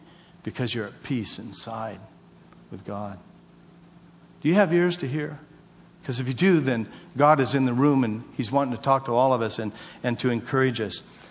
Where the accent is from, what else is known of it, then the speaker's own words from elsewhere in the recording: Scotland, United Kingdom; I'm Scottish